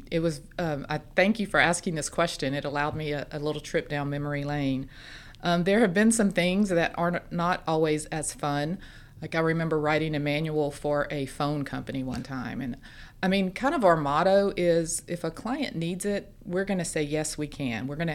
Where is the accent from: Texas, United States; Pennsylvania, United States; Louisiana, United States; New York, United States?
Louisiana, United States; almost everyone right now at our agency, we are from Southwest Louisiana. Most of us are McNeese graduates.